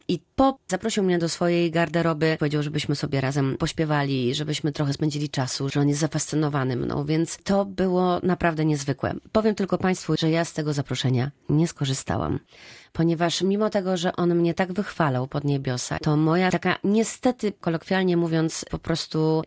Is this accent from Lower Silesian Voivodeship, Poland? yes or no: yes; Wrocław, Lower Silesian Voivodeship, Poland; Odbyło się to wszystko na stadionie we Wrocławiu, który jest dla mnie bardzo ważny, bo jestem wrocławianką.